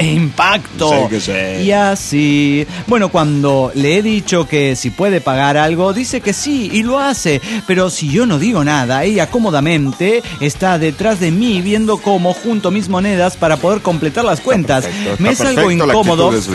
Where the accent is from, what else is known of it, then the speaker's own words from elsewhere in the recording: Guatemala; de Guatemala